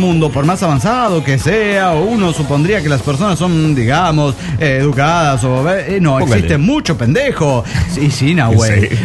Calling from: Mexico City, Mexico; del DF Mexicano.

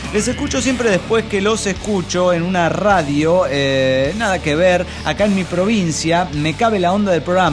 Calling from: Washington, United States; de Washington.

